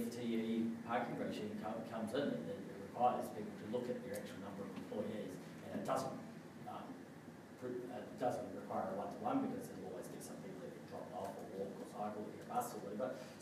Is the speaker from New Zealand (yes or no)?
yes; Christchurch, Canterbury, New Zealand; I'm from Christchurch, and I am one of the generations that cycled.